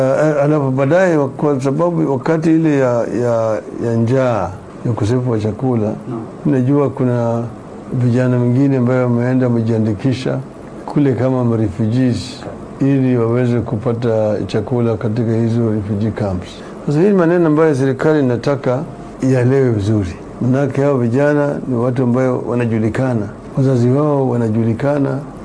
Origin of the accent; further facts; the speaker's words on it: Kenya; lakini mimi ni Mkenya.